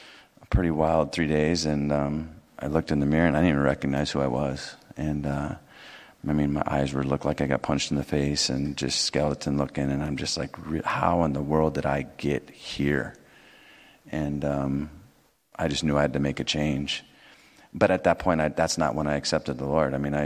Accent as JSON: {"language": "English", "town": "Los Angeles", "region": "California", "country": "United States", "tie": "born or raised there", "said": "No, I grew up in Los Angeles. It's Los Angeles, but..."}